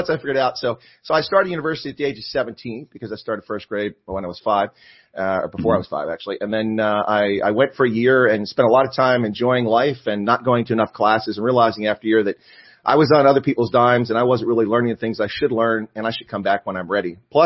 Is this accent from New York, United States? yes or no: no; Baltimore, Maryland, United States; born there; I was born in Baltimore, Maryland, or as people in Baltimore say, Balmer, in the state of Maryland.